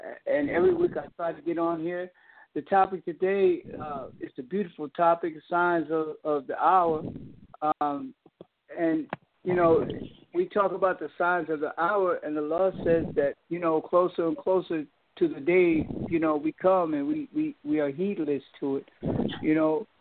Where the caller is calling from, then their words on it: High Point, North Carolina, United States; I'm calling from High Point, North Carolina.